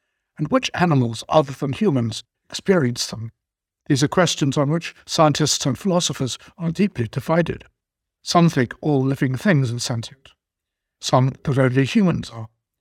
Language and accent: English; Cambridge, East of England, United Kingdom; I'm a psychologist from Cambridge, England.